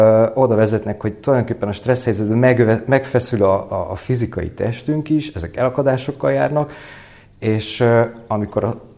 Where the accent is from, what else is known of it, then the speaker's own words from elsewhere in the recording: Budapest, Hungary; én budapesti embernek mondom magam, vagy vallom, hát én törzsgyökeres budapesti vagyok, ha így mondhatjuk. Tehát teljesen a belvárosba nőttem fel.